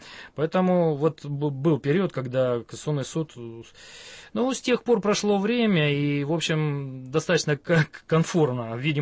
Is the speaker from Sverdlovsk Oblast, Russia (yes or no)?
no; Novosibirsk, Novosibirsk Oblast, Russia; Как уроженец города Новосибирска, я предложил бы Новосибирск.